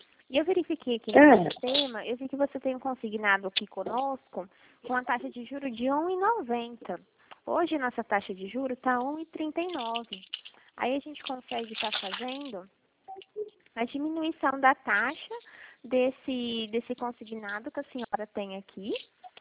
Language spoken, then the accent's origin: Portuguese; Dracena, São Paulo, Brazil; Eu sou de Dracena